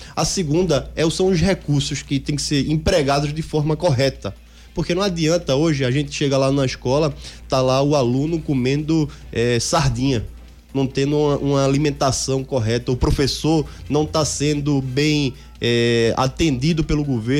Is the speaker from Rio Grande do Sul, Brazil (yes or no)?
no; Recife, Pernambuco, Brazil; Sou pernambucano.